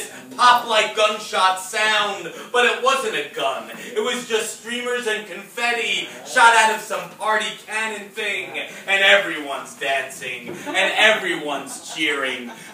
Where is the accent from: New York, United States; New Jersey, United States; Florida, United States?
New York, United States; Staten Island; I'm from Staten Island, and the … thing, yeah